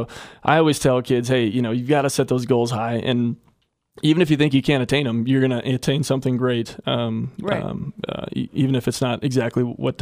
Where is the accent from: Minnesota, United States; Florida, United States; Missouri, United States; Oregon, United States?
Minnesota, United States; Well, I'm from Minnesota, actually.